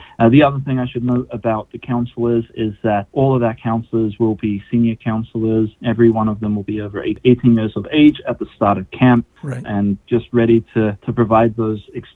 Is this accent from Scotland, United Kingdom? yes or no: no; London, United Kingdom; moved away as an adult; now in United States; I'm not from the U.S. originally. I'm actually from London, England. And coming to the U.S. as a J-1 visa participant in my early 20s